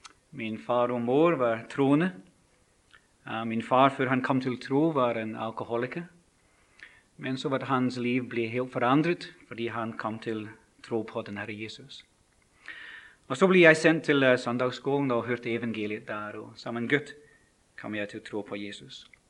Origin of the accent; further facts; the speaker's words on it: Holytown, Scotland, United Kingdom; Norwegian is a second language; now in Karmøy, Norway; Og jeg er opprinnelig fra Skottland, som er et vakkert land, det må jeg si, som ligner Norge. Og opprinnelig fra en by som er kjent til mange som bor her på Karmøy. Den byen er en liten by som heter Holytown